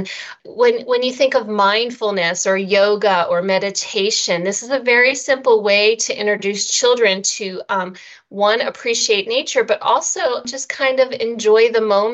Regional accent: United States; I forgive my pronunciation being an American.

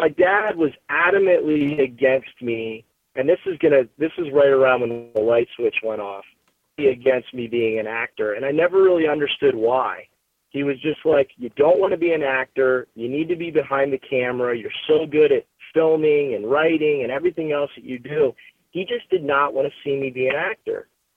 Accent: Clarion, Pennsylvania, United States; growing up in Clarion, Pennsylvania on 20 acres of land out in the middle of nowhere

